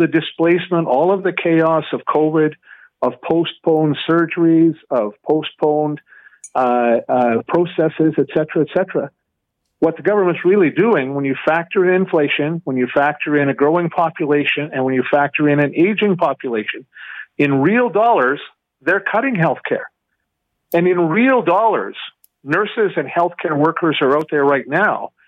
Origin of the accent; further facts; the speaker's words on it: Ontario, Canada; And that's the case in my hometown right now. And that's the case in many places across northern Ontario and rural Ontario.